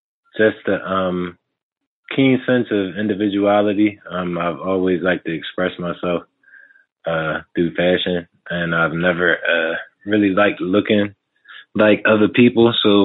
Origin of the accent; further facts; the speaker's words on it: Germantown, United States; just always seeing graffiti growing up in Germantown, seeing it in different places